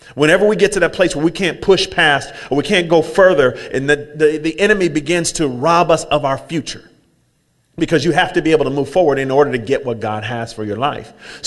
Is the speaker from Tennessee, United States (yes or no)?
no; Oakland, California, United States; also born or lived in San Leandro; And then I was raised in East Oakland, and I lived on 61st Avenue in Lockwood, and I lived there, and then we moved to Havenscourt Boulevard, and then we lived there, and then I moved to 107th Avenue, and I lived there, and so I grew up.